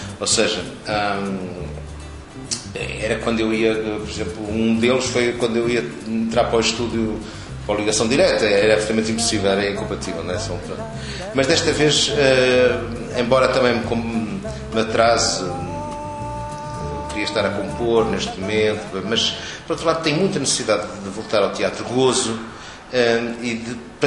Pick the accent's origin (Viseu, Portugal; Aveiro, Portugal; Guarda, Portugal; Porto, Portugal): Porto, Portugal; porque eu sou do Porto, vinhamos muito em viagem para estas bandas nessa altura